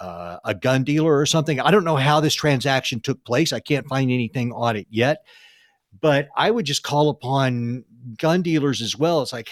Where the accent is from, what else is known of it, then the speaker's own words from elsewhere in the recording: Texas, United States; So it's my home state. I got a lot of love for Texas.